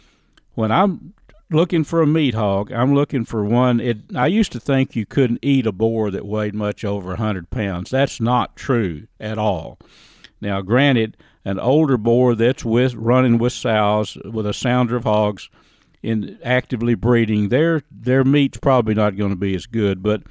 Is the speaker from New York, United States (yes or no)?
no; Dimple, Texas, United States; I was raised up in Dimple community north of Clarksville, about 6 miles, right on Pecan Bayou.